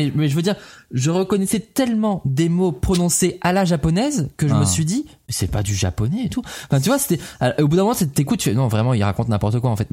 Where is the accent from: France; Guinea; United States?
France; North; accent: Northern French; même si des fois j'entends mon accent du Nord.